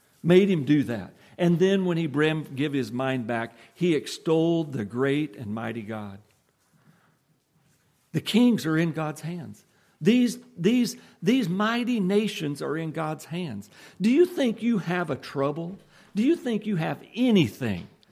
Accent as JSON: {"language": "English", "region": "Nebraska", "country": "United States", "lives_now": "Georgia, United States", "said": "I still say I'm from Nebraska, so I'd be black loam dirt, but I've been in Georgia long enough."}